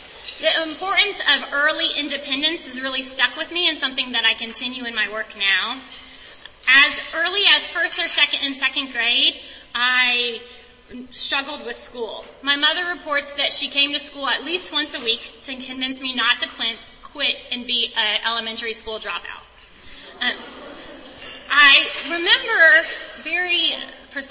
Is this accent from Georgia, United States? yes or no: no; Smithville, Texas, United States; you have a picture of my hometown. It's in Smithville, Texas. It's very small.